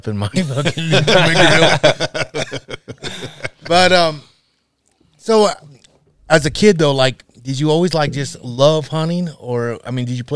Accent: North Platte, Nebraska, United States; North Platte.

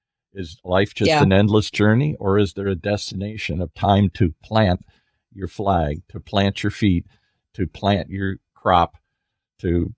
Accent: Midwest, United States; So I grew up in the Midwest, couldn't wait to hell to get away from it.

